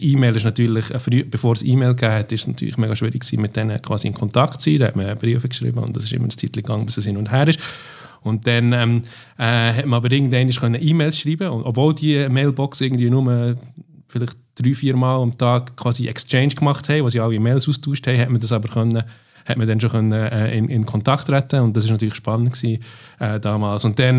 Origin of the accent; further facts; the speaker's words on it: Bern, Switzerland; Ich bin eigentlich ein Mix von Stadtberner und Land, also kann man so sagen. Weil die ersten 10 Jahre bin ich in Barrow, also in der Nähe von Langnau im Emmental, aufgewachsen. Dort habe ich die ersten 10 Jahre verbracht, sehr in der Natur aus, auf einem Bauernhof aufgewachsen.